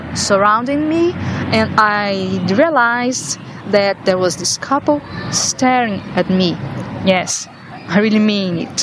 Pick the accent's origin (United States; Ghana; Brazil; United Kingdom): Brazil; English is a second language; now in Ireland; I come from Brazil to study in Ireland for 1 year to improve my English.